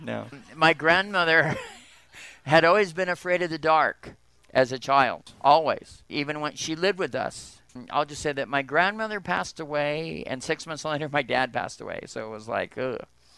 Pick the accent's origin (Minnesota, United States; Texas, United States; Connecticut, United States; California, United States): California, United States; Temple City; also born or lived in Los Angeles; As a really young child, moved from Los Angeles to the San Gabriel Valley, and I grew up in the San Gabriel Temple City area.